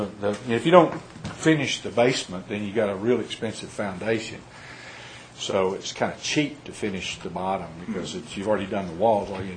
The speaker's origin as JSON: {"language": "English", "region": "Texas", "country": "United States", "said": "I'm from Texas, where it takes no brains to do a foundation."}